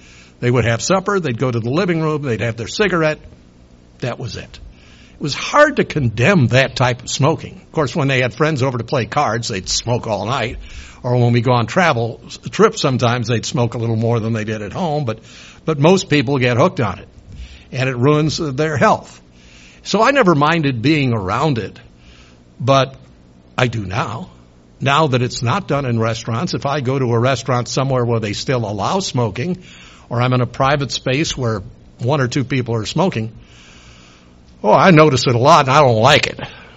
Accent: New York, United States; You just didn't do that in the South. I grew up in New York. I remember my first trip to Florida when I was, I think, 12, 13 years old.

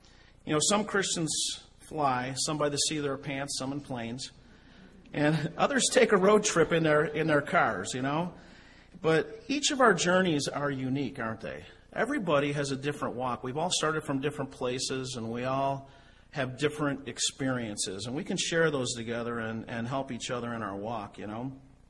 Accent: United States; I mean, as an American, it's just hard to fathom that, but it's true because they live their lives.

